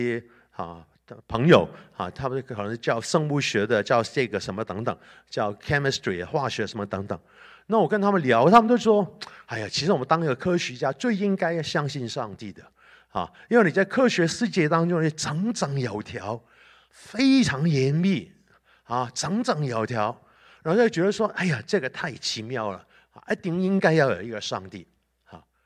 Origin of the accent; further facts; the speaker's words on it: Hong Kong; born there; 因为我香港出生的，就我爸爸是镇江人，江苏镇江，所以你要我问我籍贯哪里，我就说我是江苏镇江的